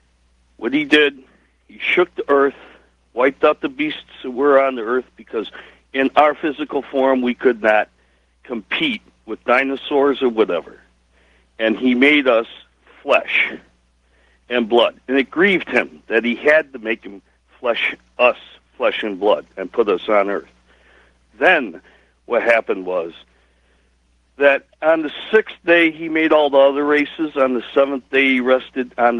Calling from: Milwaukee, Wisconsin, United States; I'm calling from Milwaukee.

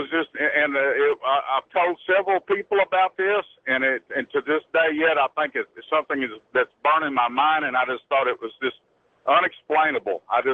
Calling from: Texas, United States; Yeah. I'm a caller from Texas.

